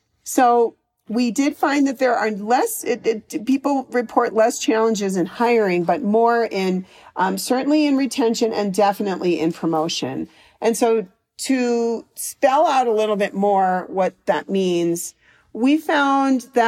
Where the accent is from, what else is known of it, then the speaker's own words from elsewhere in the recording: Chicago, Illinois, United States; also born or lived in Washington, D.C.; And I lived in, I'm from Chicago, and then I lived in Washington, D.C. for many years